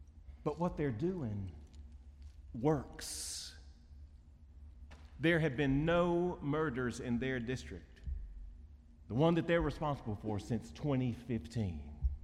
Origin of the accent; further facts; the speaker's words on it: Baltimore, Maryland, United States; We're from Baltimore. We don't smile.